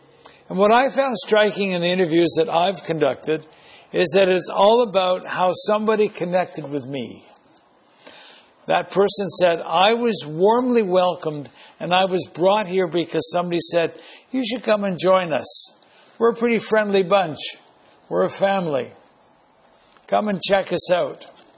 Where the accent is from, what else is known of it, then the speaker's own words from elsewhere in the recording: Quebec, Canada; You know, I grew up in Quebec